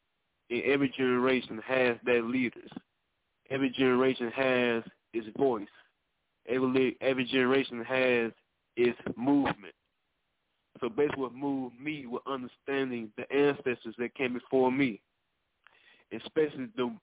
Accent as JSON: {"language": "English", "town": "Taylor", "region": "Mississippi", "country": "United States", "tie": "born or raised there", "said": "I'm born and raised in Lafayette County, Mississippi, in Taylor, Mississippi, born and raised here."}